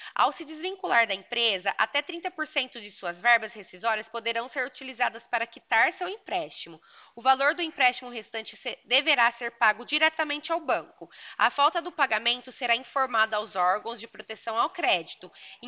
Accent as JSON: {"language": "Portuguese", "town": "Porto Ferreira", "region": "São Paulo", "country": "Brazil", "said": "eu sou de Porto Ferreira, aqui do lado de Pirassununga"}